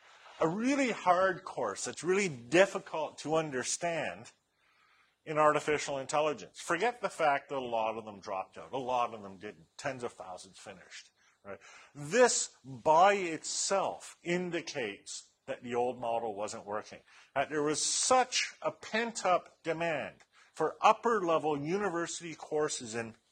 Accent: Canada; because I'm from Canada and we have these

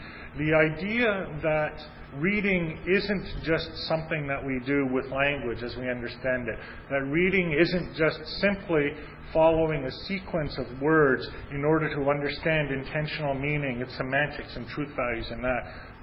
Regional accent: Moncton, New Brunswick, Canada; I'm from Moncton, New Brunswick

